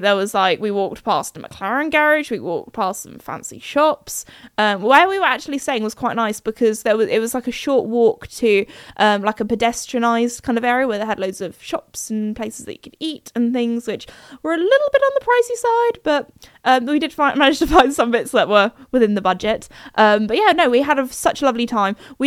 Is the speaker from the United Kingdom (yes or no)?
yes; United Kingdom; And again, I am a British gal. I am not used to the heat